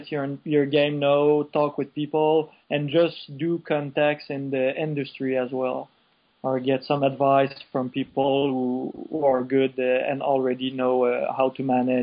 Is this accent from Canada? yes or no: yes; Quebec City, Quebec, Canada; So we went to a convention because we're from Quebec City.